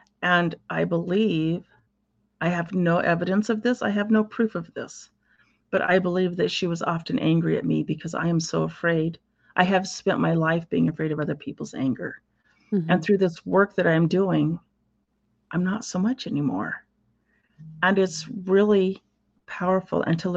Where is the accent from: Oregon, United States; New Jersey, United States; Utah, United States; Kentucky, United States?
Oregon, United States; And I grew up in Eastern Oregon, very small community. We lived out on a farm, a ranch.